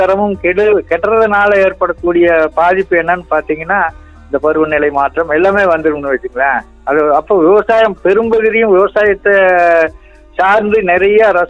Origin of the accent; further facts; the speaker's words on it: Varanavasi Palayam, Tamil Nadu, India; நான் வந்து திருப்பூர் பக்கம் வாரணவாசி பாளையம் அப்படிங்கிற ஊர்ல வச்சுட்டு வர்றேன். எங்களுக்கு பாரம்பரியாவே விவசாயம் தான் வைங்களேன்.